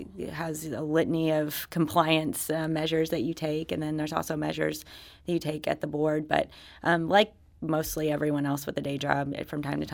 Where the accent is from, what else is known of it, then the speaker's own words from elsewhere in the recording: Arkansas, United States; also born or lived in Oklahoma; I grew up in Arkansas and Oklahoma, and I got a postcard from Mizzou, and my stepdad brought me up to look at it, and I loved it.